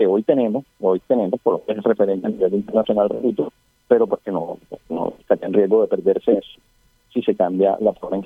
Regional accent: Colombia; quien va a sufrir somos todos los colombianos.

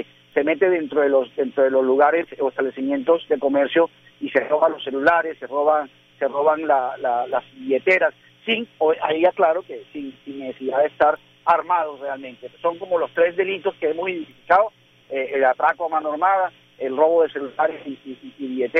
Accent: Barranquilla, Atlántico, Colombia; nosotros tenemos que, como barranquilleros, tener la percepción de estar seguros

